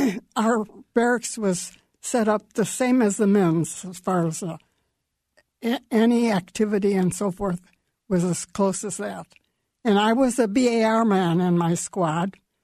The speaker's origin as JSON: {"language": "English", "town": "Chicago", "region": "Illinois", "country": "United States", "said": "And I was from Chicago originally."}